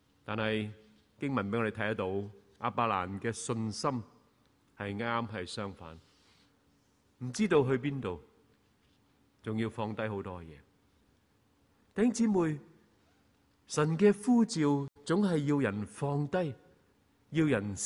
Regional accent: New Territories, Hong Kong; 我都试过由乡下搬出来醒住，你知道我在新界长大

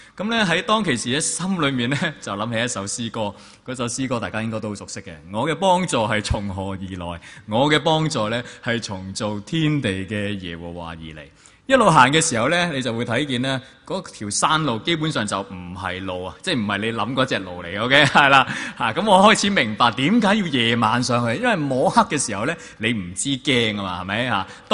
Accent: China; 我哋中国人咧，我哋都会用咩结拜啊、结义啊咁样样噶

